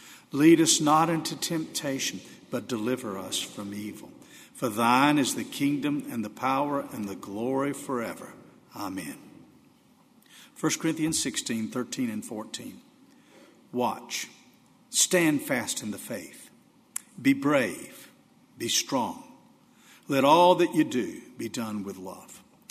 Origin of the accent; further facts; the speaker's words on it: the South, United States; The world that I grew up in the South was a lot like that, in morality and friendliness and values